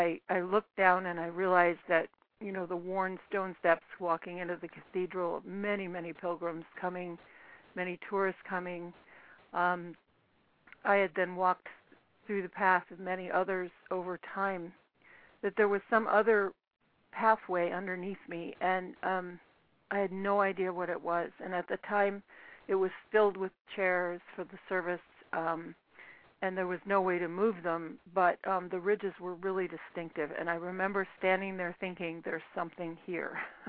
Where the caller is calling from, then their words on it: Portland, Oregon, United States; I am. Yes, I'm calling from Portland, Oregon.